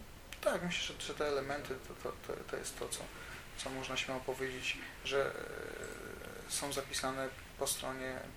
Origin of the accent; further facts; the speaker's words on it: Elbląg, Warmian-Masurian Voivodeship, Poland; jestem Elblążaninem. Tutaj się urodziłem, tu się wychowałem, wyedukowałem. Tutaj żyję. Mam wrażenie, że w Elblągu też kiedyś umrę.